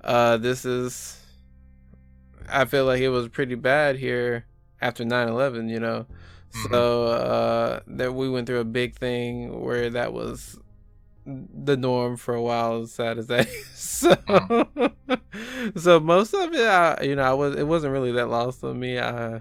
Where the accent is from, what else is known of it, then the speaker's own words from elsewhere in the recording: United States; I mean, like, as an American, I mean, I pretty much caught, all the social commentary.